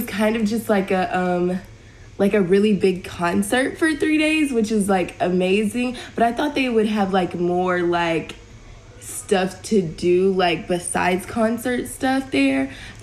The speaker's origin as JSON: {"language": "English", "town": "Atlanta", "region": "Georgia", "country": "United States", "said": "I'm from Atlanta, Georgia, and give me a beat."}